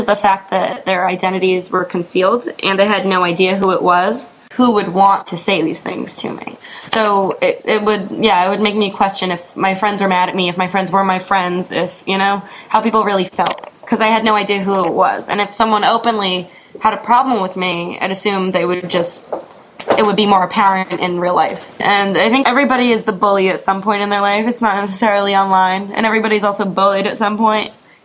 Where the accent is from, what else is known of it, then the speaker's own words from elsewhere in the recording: New Jersey, United States; now in Amherst, United States; Amherst, Massachusetts. I'm a student at UMass, and I'm from New Jersey.